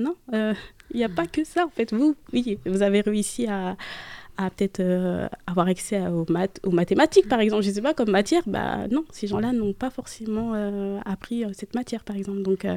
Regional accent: France; nous, on vient avec nos airs d'Européens qui avons grandi en France

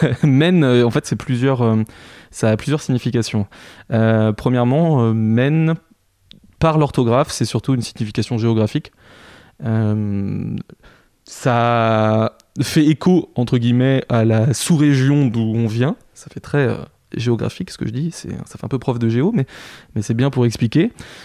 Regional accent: Evron, Pays de la Loire, France; on vient tous d'Evron, dans l'Est mayennais. Et on était tous au lycée ensemble

